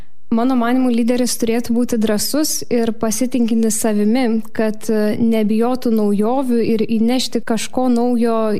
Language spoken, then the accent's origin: Lithuanian; Švenčionys, Vilnius County, Lithuania; now in Vilnius, Lithuania; kaip jau buvo minėta, ir aš šiaip esu iš Švenčionių, bet šiuo metu studijuoju Vilniuje.